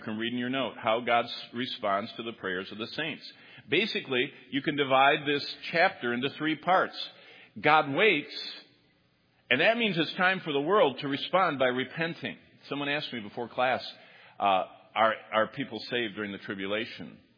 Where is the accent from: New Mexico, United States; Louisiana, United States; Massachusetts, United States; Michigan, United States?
Michigan, United States; I'm from Michigan.